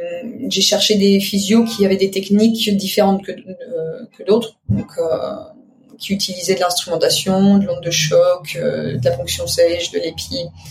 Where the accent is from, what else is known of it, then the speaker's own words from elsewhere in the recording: eastern France, France; j'ai fait mes études à Paris, je viens de l'est de la France